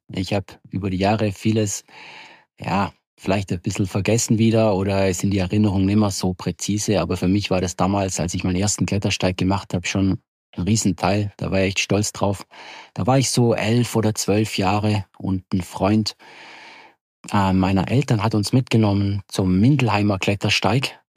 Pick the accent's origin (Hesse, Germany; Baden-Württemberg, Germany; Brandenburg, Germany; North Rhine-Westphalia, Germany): Baden-Württemberg, Germany; Reutlingen; also born or lived in Allgäu; now in Feldkirch, Austria; Ich bin aufgewachsen in Reutlingen, habe dann lange im Allgäu gelebt und wohne jetzt zusammen mit meiner kleinen Familie, meiner Frau und meiner kleinen Tochter in Vorarlberg in Feldkirch in Österreich.